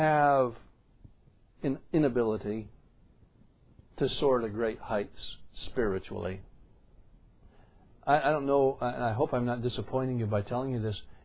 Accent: New York, United States; Back in where I grew up in New York, in the fall, late October, the blackbirds would congregate

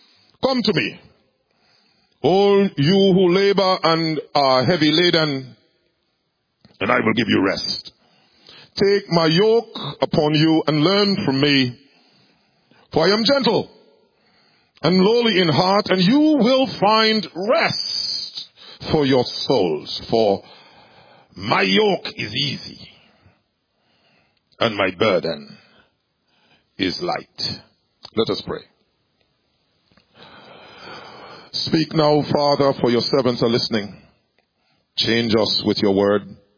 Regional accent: Antigua & Barbuda; I'm from the Twill Island nation of Antigua and Barbuda in the Eastern Caribbean.

